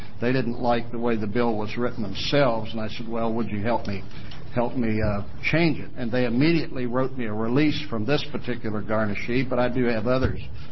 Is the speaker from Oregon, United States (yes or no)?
yes; Medford, Oregon, United States; I'm from Medford, Oregon.